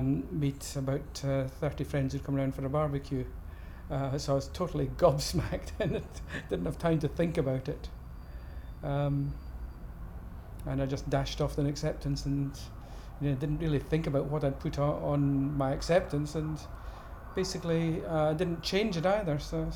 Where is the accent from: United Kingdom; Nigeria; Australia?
United Kingdom; Upper Largo, Scotland; I'm 65, and I come from Upper Largo in Fife.